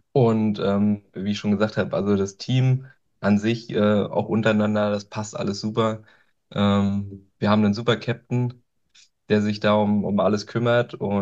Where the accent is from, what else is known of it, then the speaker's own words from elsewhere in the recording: Gusow, Brandenburg, Germany; ich komme aus Gusow, also Gusow